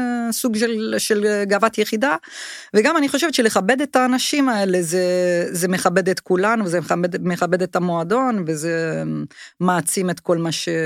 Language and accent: Hebrew; Italy; now in Israel; עזוב שידעתי בגלל שבאתי מאיטליה, אז ידעתי מה זה כדורגל בעוצמה של מועדון